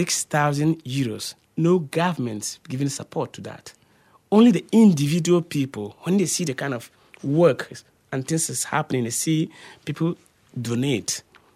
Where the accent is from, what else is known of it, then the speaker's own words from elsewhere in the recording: Ghana; now in Spain; I'm a Ghanaian, but I've been here for 13 years. I have some Catalan family who gave me the opportunity to be able to go to school, to do what I'm doing.